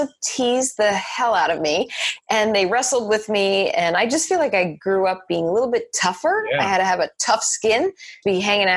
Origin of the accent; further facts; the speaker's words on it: New Jersey, United States; So I've always been in New Jersey, born and raised. Although, even though in the 80s I had big hair like a Jersey girl, you can't tell now.